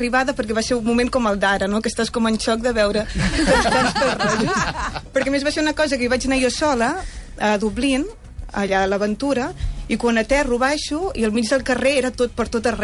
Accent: El Vendrell, Catalonia, Spain; Jo tornava cap al Vendrell, que és el meu poble

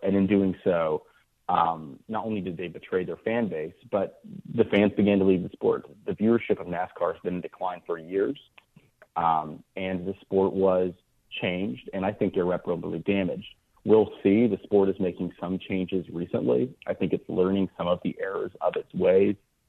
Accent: Concord, North Carolina, United States; I grew up in Concord, North Carolina, which is the town next over from where Dale Earnhardt Sr. was born and raised, and so it was just kind of in the air we breathed.

